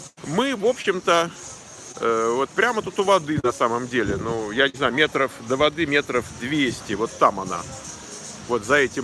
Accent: Moscow, Russia; Я родился на Войковской. Потом жили мы много лет в Лефортово. Потом мы жили в Хорошовом Невнике, улица Демьяна Бедного.

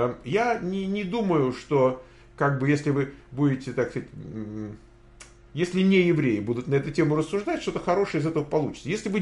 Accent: Dnipro, Dnipropetrovsk Oblast, Ukraine; Я такого же возраста примерно, как и Света. Я сама из Днепра.

